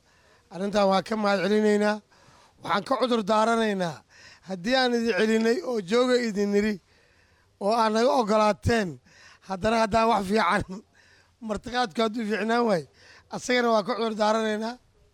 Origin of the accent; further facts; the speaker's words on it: Beledweyne, Hiran, Somalia; born there; Anigu waxaan ku dhashay magaalada la dhaho Beledweyne.